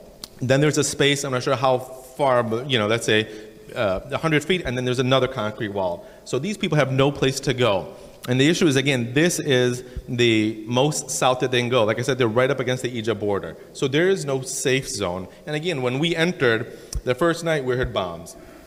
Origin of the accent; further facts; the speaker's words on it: Pakistan; I'm Pakistani, so I can say this